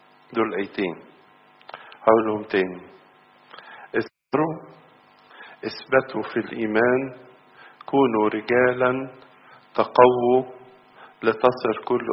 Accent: Egypt

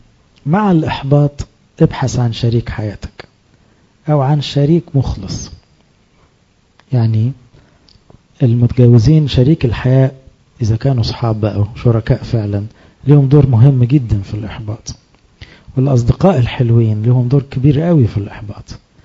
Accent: Egypt

